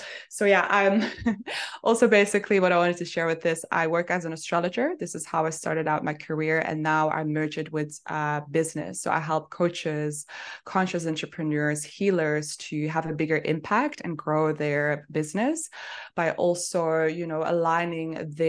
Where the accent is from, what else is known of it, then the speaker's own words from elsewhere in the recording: Belgium; now in Cape Town, South Africa; I'm originally from Belgium, but I'm living in Cape Town in South Africa.